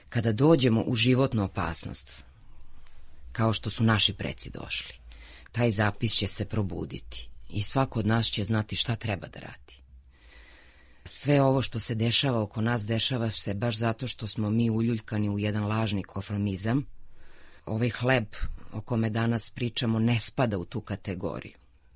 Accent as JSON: {"language": "Serbian", "town": "Lajkovac", "region": "Kolubara District", "country": "Serbia", "said": "ja dolazim iz Lajkovca, odakle i krenula Kolubarska bitka"}